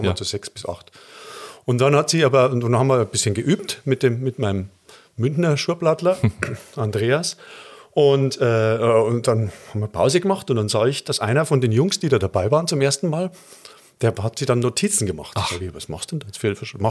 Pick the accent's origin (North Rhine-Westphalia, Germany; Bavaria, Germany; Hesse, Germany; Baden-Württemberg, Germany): Bavaria, Germany; Ich bin zwar aus Oberbayern